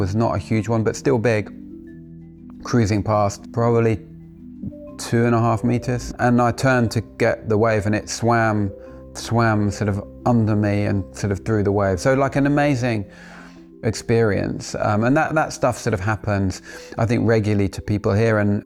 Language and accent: English; London, United Kingdom; now in Cornwall, United Kingdom; I'm a Londoner born and bred that now lives in Cornwall. I've lived here for the best part of 20 years.